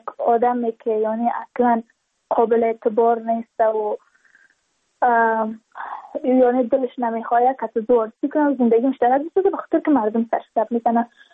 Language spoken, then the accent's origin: Persian; Badakhshan, Afghanistan; ما از بدخشان هستیم، یعنی منطقای دور دستش